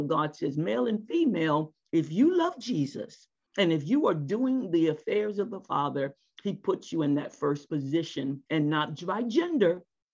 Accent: Washington, District of Columbia, United States; I hail from Washington, D.C., right outside of the metropolitan area in Maryland.

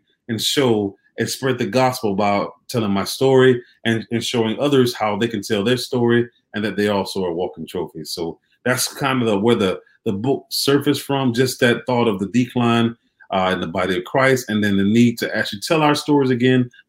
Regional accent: Opelika, Alabama, United States; A little bit about myself. I'm from Opelika, Alabama. I was started out in the military once I got out of high school, spent about 6 years in the Army as a paralegal

